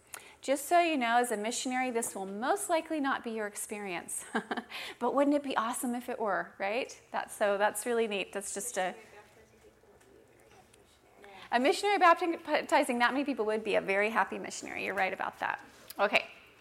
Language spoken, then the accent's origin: English; Virginia, United States; where I grew up in Virginia, it was 30 years before they created 3 stakes in that area.